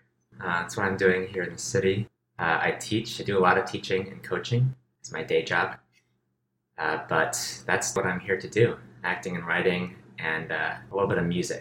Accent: Palo Alto, California, United States; Yeah, Palo Alto.

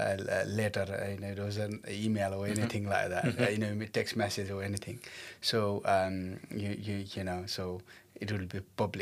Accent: Nepal; So when we grew up in Nepal, armies and police is not taken very nicely.

